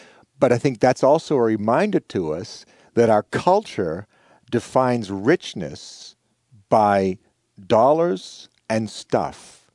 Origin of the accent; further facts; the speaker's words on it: Boston, Massachusetts, United States; I come from Boston, and we've got two or three great sports teams going.